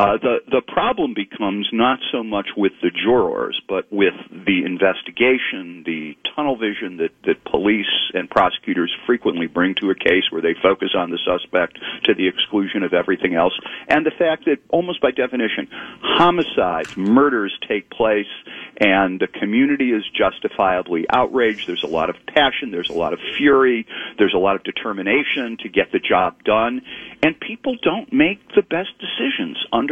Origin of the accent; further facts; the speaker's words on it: East Cleveland, Ohio, United States; moved away; I left in the 70s, mm-hmm. but I grew up in East Cleveland, Cleveland Heights area, centered around Coventry Road back when that was a thing.